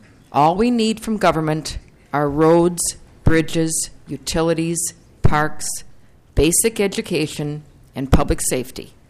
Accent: Brooklyn Center, Minnesota, United States

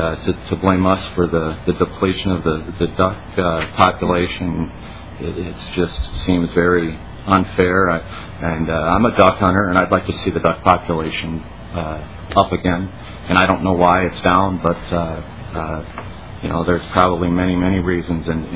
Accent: Alexandria, Minnesota, United States; I represent the Minnesota Fish and Bait Farmers Association. I'm from Alexandria.

